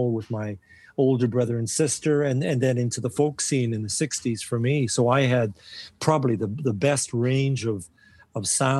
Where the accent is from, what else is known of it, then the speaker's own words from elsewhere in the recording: Winnipeg, Manitoba, Canada; I was born and raised in Winnipeg, so so I knew the weather.